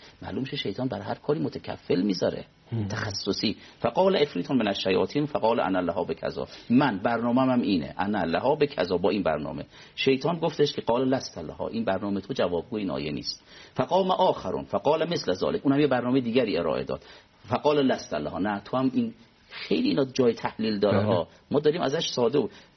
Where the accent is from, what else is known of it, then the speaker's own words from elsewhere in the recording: Rey, Tehran Province, Iran; من خودم تو شهر ری به دنیا اومدم و اونجا رشد کردم